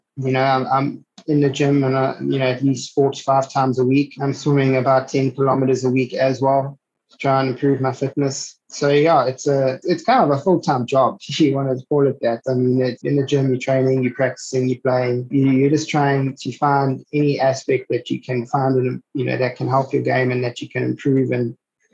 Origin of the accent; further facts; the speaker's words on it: Durban, KwaZulu-Natal, South Africa; You know, I come from Durban. It's hot, it's humid here